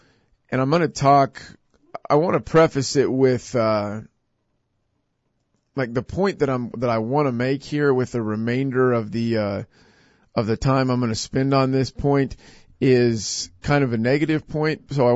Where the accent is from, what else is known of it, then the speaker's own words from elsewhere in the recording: Hutchinson, Kansas, United States; Third Thursday is an event, that happens here in Hutchinson, Kansas, my hometown.